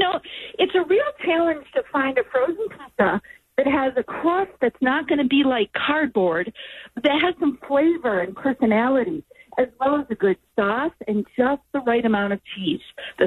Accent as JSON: {"language": "English", "region": "Wisconsin", "country": "United States", "said": "I'm 50, so I have some experience behind me, and I'm from Wisconsin, so it's all about cheese."}